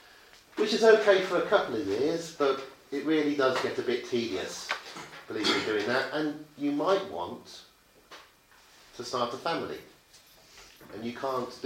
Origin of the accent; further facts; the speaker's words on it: England, United Kingdom; but we don't talk about that because we're English.